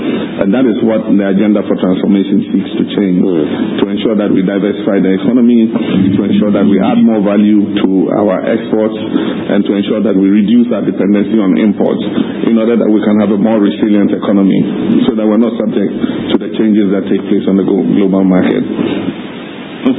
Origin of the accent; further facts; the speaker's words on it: Ghana; what we want as Ghanaian people, what we want our country to be in 40 years.